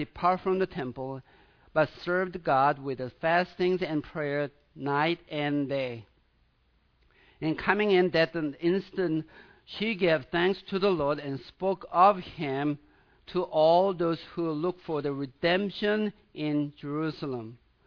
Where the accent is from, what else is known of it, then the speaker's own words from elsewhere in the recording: South Korea; Really, I'm from South Korea. I was born and lived in that culture